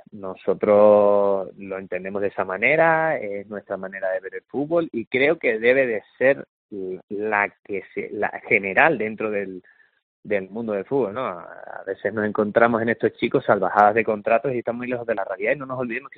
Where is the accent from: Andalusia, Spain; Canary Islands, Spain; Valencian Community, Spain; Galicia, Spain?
Canary Islands, Spain; Yo a día de hoy la verdad que me considero sobre todo canario, y eso lo he defendido siempre.